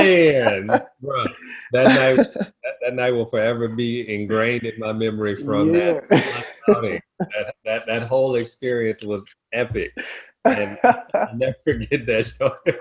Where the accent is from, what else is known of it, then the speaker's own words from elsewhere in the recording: Louisiana, United States; born and raised in Southern Louisiana, home of Louisiana to be exact.